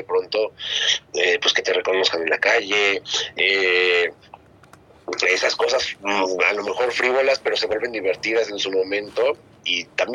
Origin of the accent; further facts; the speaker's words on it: Mexico; Soy una persona, soy mexicano, tengo 39 años